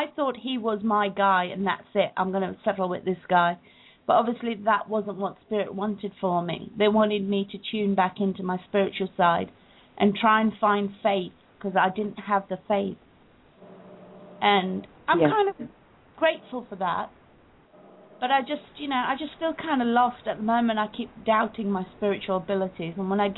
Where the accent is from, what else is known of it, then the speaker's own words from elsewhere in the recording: India; I mean, my mum was a very religious lady. I'm Indian, so my mother was very religious.